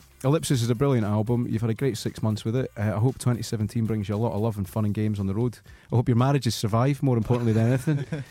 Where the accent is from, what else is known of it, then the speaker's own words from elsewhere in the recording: Scotland, United Kingdom; So I've got my friends from where I grew up in Scotland